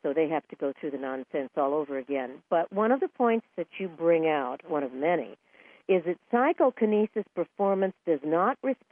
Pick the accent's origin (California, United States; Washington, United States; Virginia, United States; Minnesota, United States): California, United States; I was born and raised in California, so Las Vegas was a wonderful spot.